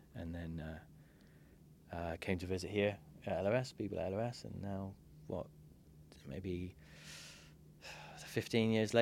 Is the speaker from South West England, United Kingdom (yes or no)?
yes; Plymouth, South West England, United Kingdom; So I left, went back to England, went to my hometown. So I went as far as I could and then went as close as I could. Hometown uni, did a course computing at University of Plymouth.